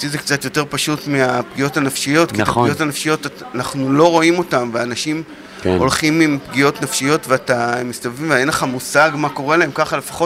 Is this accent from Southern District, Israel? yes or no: no; Malkiya, Northern District, Israel; אני מקיבוץ מלכיה, במקור